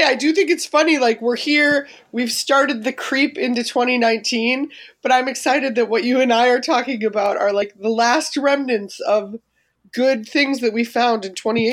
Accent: Midwest, United States; I'm originally from the Midwest, but my parents retired to Northern California.

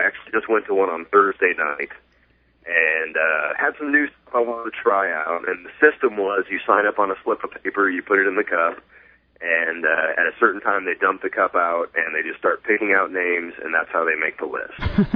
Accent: Iowa, United States; I grew up on the East Side, and when I was about 12 years old, my parents moved us out around the Pleasant Hill area. And I ended up going to Southeast Polk.

